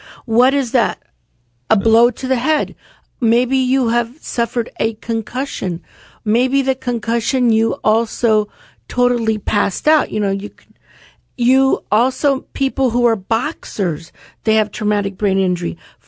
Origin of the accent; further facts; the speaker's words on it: Florida, United States; Well, I grew up here in Florida, and I don't remember doing that, but...